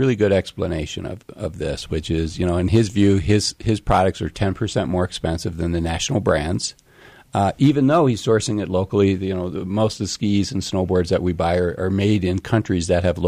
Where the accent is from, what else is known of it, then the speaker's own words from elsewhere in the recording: Cleveland, Ohio, United States; I grew up in Cleveland. In the state of Ohio, you had to be 16 to work in a butcher shop.